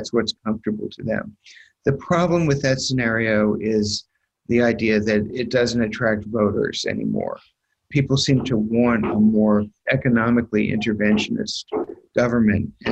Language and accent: English; the South, United States; I grew up in the South when it was 100% Democratic, and dozens and dozens and hundreds of politicians, you know, in my region of the country where I grew up, switch parties